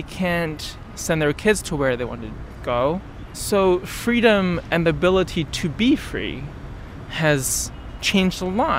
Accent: Hangzhou, Zhejiang, China; English is a second language; I'm from a small city of 8 million people in southern China called Hangzhou.

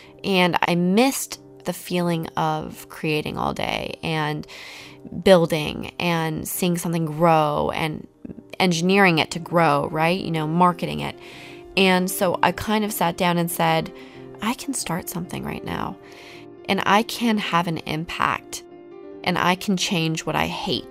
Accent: Salt Lake City, Utah, United States; I come from Salt Lake City. I don't have famous parents.

